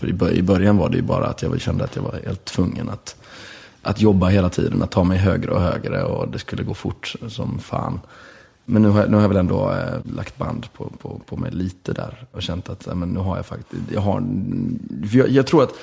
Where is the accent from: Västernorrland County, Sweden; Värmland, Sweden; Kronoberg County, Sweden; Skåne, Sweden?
Skåne, Sweden; Lund; accent: Lund dialect mixed with Gothenburg; För att jag har en väldigt lundensisk dialekt blandat med göteborgska.